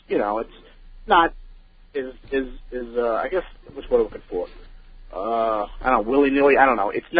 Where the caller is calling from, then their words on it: Westbury, New York, United States; Right now I'm in Westbury.